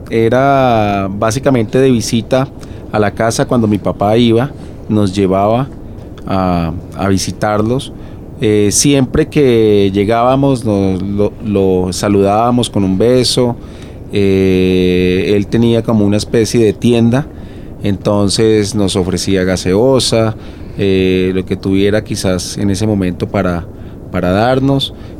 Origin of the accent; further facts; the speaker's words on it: Huila, Colombia; Ellos eran del o somos del Huila